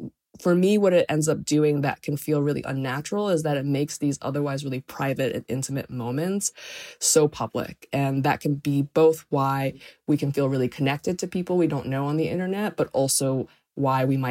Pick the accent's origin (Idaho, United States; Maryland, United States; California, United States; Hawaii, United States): Maryland, United States; North Potomac; and I grew up in North Potomac